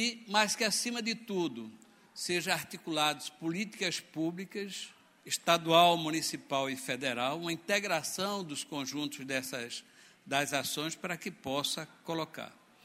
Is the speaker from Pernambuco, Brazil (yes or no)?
yes; Pernambuco, Brazil; como pernambucano e nordestino, julgo fundamental em nossos dias